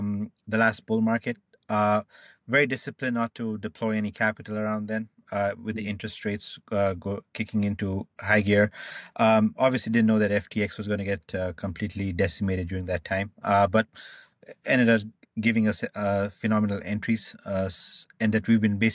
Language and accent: English; Canada; moved away; I'm Canadian, so I just moved recently.